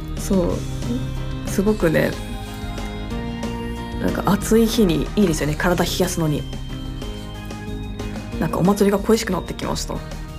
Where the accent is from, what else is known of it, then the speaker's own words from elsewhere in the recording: Chiba, Japan; なんか自分千葉なんですけど